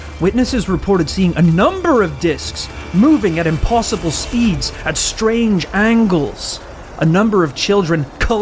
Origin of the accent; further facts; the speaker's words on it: Australia; accent: Australian; My Australian accent is a little touch.